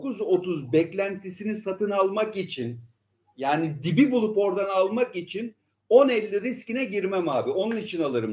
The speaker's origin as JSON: {"language": "Turkish", "region": "Eskişehir", "country": "Turkey", "tie": "born or raised there", "said": "Ben Eskişehirliyim abi bak. Eskişehir, Ankara, Konya. Benim büyüdüğüm zamanı söylüyorum. Ben böyle şehrin dışında bir yerde yaşıyordum. Önümüz buğday tarlasından geçilmezdi. Yani biz buğday tarlalarının arasında oynayarak büyüdük."}